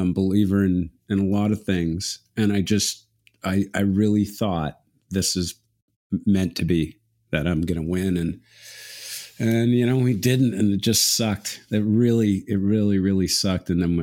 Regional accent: Canada; as a kid growing up in Canada, getting picked by your favorite team.

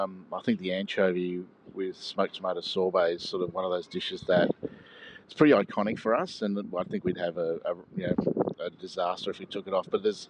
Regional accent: Cordoba, Andalusia, Spain; also born or lived in Barcelona; If you go to Cordoba, they have this, which is my hometown where my family's actually from, even though I was born in Barcelona.

